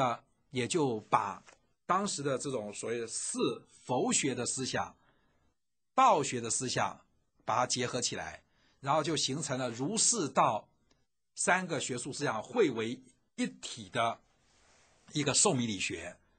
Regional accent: China; 就很容易跟我们中国人孟子的这个系统的心性说啊，能够有所汇通了

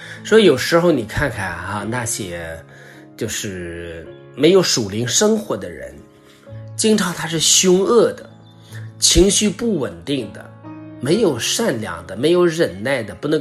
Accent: China; 就像我们中国人，那是天人合一的生命

